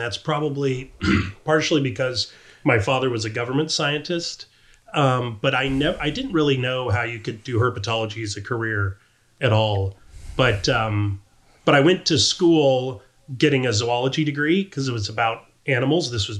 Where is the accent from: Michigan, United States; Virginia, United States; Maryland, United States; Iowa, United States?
Iowa, United States; I grew up in Iowa, so not renowned for its herp diversity, but there are a lot of snakes up there.